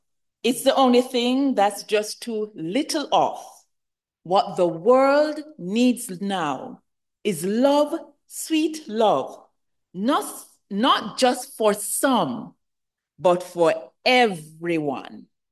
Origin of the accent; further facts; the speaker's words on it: Jamaica; I'm from Jamaica.